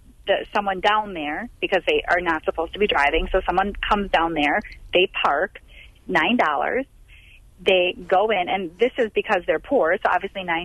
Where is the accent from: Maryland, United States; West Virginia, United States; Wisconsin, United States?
Wisconsin, United States; now in Milwaukee, United States; it's not where I'm from, by the way. You know, I'm from the Door County area, and I've seen poverty all around the state.